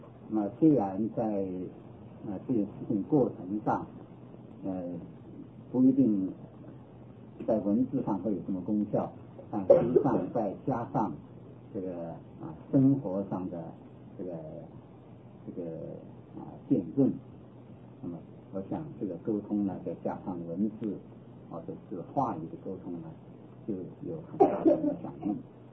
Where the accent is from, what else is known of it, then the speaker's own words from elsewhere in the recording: China; 我受我们中国人传统啊是影响更深